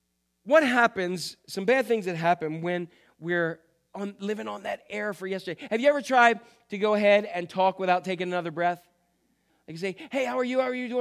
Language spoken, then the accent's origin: English; Maryland, United States; from Cecil County, Maryland.